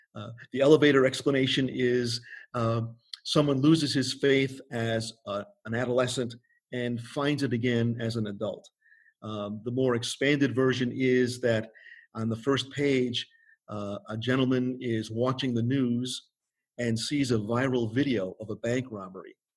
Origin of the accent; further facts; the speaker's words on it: Connecticut, United States; moved away as an adult; now in Oregon, United States; I moved here from the Northeast back in 1989. Originally grew up in Connecticut.